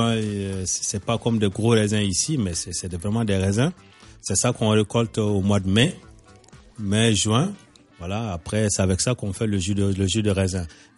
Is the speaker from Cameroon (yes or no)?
no; Mopti, Mali; Donc c'est avec ça qu'on fait du vin chez nous, au Mali, surtout au pays d'Ogon.